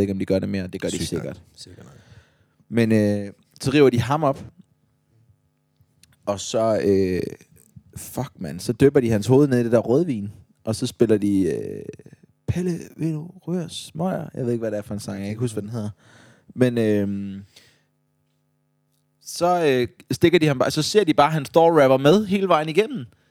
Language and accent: Danish; Odense, Region of Southern Denmark, Denmark; Jeg er jo fra Odense